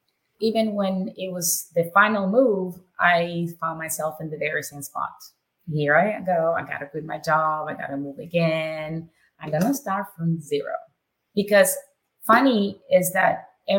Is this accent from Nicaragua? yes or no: yes; Nicaragua; moved away as an adult; Born and raised in Nicaragua. I'm very proud of my country, so I always bring it up.